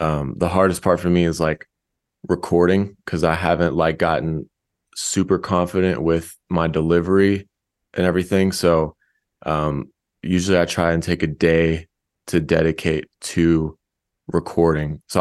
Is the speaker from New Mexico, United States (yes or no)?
no; San Antonio, Texas, United States; I'm a rapper from Hill Country of Texas, San Antonio area.